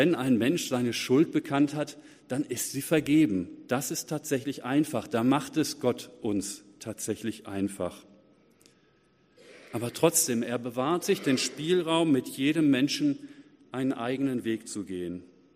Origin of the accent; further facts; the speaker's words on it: Essen, North Rhine-Westphalia, Germany; in meiner Heimatstadt in Essen